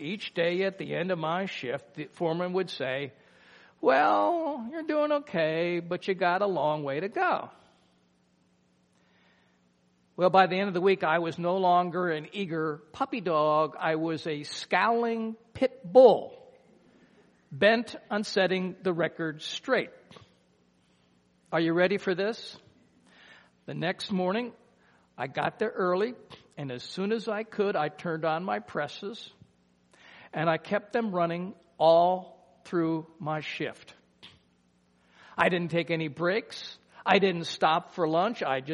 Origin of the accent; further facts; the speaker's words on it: Cincinnati, Ohio, United States; I grew up in Cincinnati, Ohio.